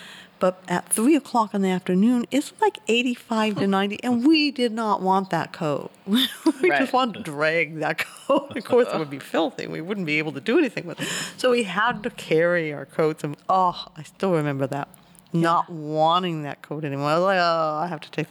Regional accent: Ridgecrest, California, United States; Well, I was born and raised in the Mojave Desert.

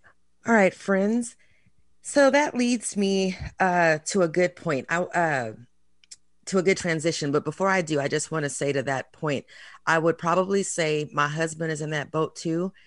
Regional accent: Redondo Beach, California, United States; So I grew up in Southern California. I'm very thankful that I consider where and how I grew up to be very diverse. I grew up in Redondo Beach

